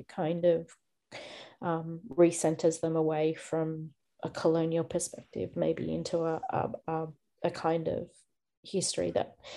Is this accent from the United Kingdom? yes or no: no; Fiji; born there; But I'm from also in the north, but also I was born in Fiji.